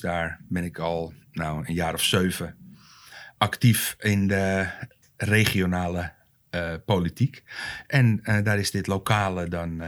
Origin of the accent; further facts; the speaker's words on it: Haarlem, North Holland, Netherlands; now in Zandvoort, Netherlands; Ik ben geboren getogen in Haarlem en sinds 2002 woonachtig in Zandvoort.